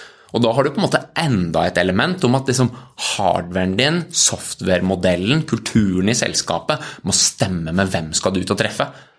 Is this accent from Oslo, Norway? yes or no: yes; Oslo, Norway; Jeg kommer fra Oslo